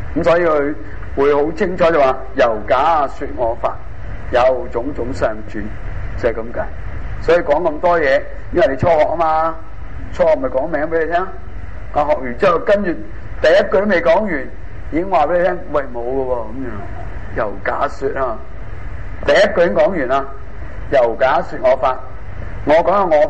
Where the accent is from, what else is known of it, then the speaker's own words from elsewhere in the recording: Hong Kong; 好似我香港人咁样